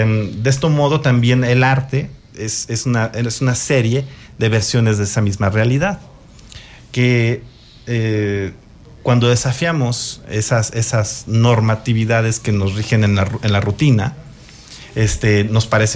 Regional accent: Hidalgo, Mexico; also born or lived in San Luis Potosí; Crecí en Hidalgo y me vine para acá a estudiar la carrera en la UAC.

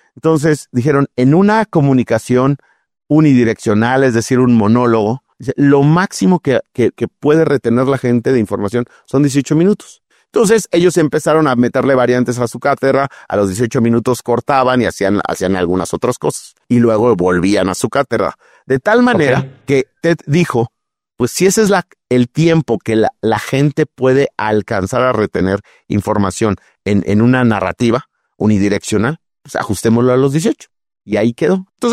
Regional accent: Mexico; soy el único mexicano

